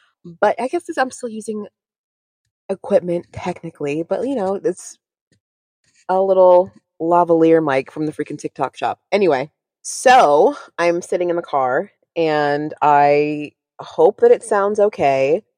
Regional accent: United States; Being American is so embarrassing right now.

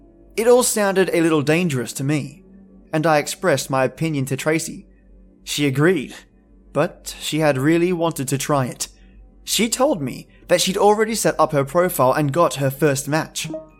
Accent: Australia; Oh, and also two honourable mentions from my home country, Australia, Northcote, Australia, and Brisbane, Australia.

